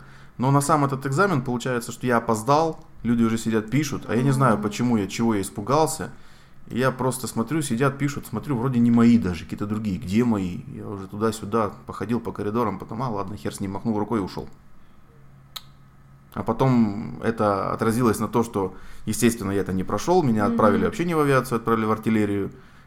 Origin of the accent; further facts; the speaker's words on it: Ukraine; born there; Нет, я родился в Украине. Ну, в Советском Союзе тогда еще.